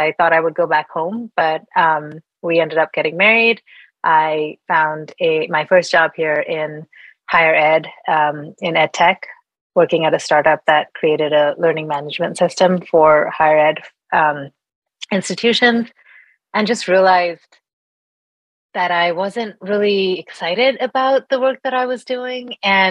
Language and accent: English; Bangalore, Karnataka, India; also born or lived in Mumbai; I was born and raised in India and was born in Bombay, was raised in Bangalore. So I consider myself a South Indian more than North Indian.